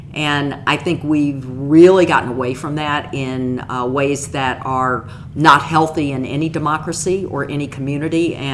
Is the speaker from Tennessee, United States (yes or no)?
yes; Memphis, Tennessee, United States; I grew up in Longview Heights, which is in the heart of South Memphis. I grew up near a railroad track, near a fire station, could walk to school.